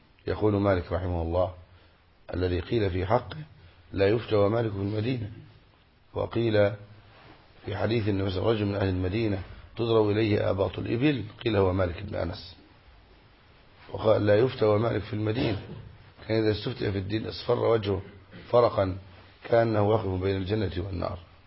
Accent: Egypt; أنا من مصر

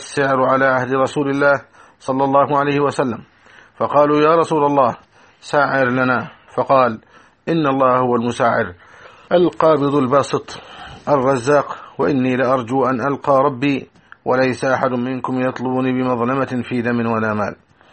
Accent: Egypt; بلدنا مصر،

